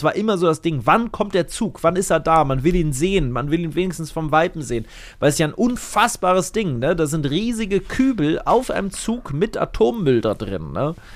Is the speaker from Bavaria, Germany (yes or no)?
no; Lower Saxony, Germany; in meiner alten Heimat im Wendland